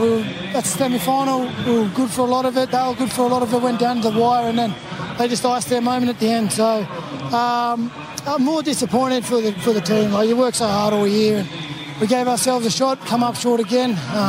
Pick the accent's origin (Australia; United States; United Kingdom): Australia; Blacktown, New South Wales; You know, I grew up in Blacktown, played footy.